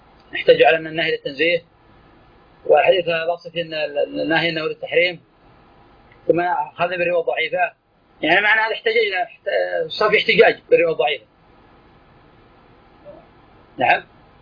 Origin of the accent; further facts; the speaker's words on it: Najd, Saudi Arabia; لأن الكنف تسمى عندنا في نجد قديما يسمونه الكنيف البرج، كان عندنا في نجد يسمونه الكنيف البرج